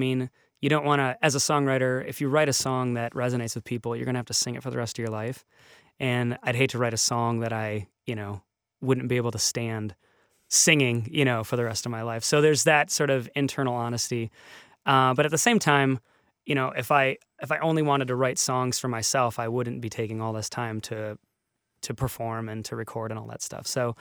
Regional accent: Detroit, Michigan, United States; Growing up in Detroit, I listened to a lot

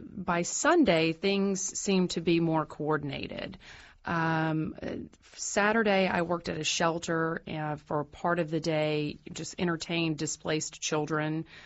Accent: Alabama, United States; It's growing up in Alabama, I'm used to tornadoes.

